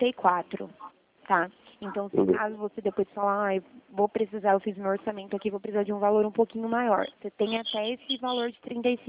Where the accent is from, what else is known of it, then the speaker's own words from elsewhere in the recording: Araras, São Paulo, Brazil; Eu sou da cidade de Araras.